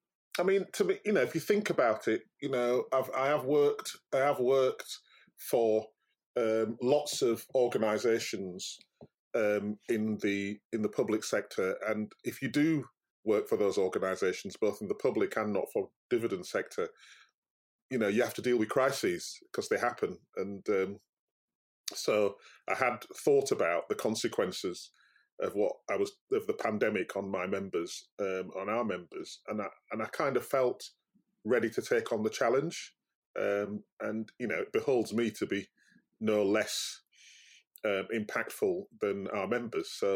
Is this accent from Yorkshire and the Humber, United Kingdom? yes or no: yes; Yorkshire and the Humber, United Kingdom; I'm very proud of being a Yorkshireman. I love Yorkshire, and I like Yorkshire people, and they are different.